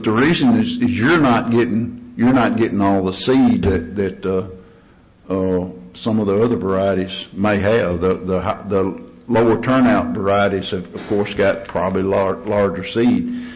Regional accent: Tennessee, United States; and I'm from West Tennessee

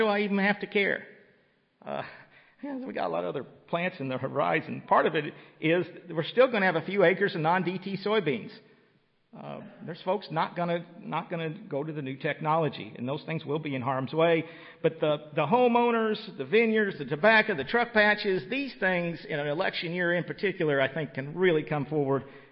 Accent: Illinois, United States; I'm from Illinois, I've seen it

